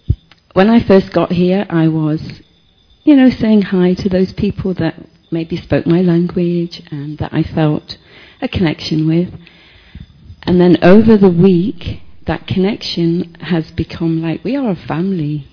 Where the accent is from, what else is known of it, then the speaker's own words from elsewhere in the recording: Scotland, United Kingdom; I am from Scotland in the United Kingdom.